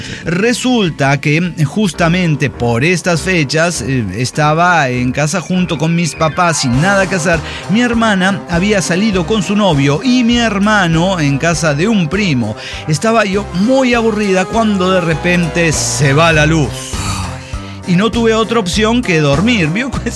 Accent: Veracruz, Mexico; Tengo 27 años, soy de Veracruz. Veracruz es un estado muy esotérico, o sea, muy chamánico

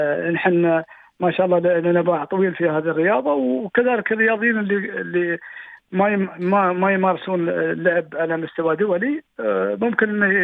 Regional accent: United Arab Emirates; تظاهرة مجتمعية تقام عندنا في الإمارات

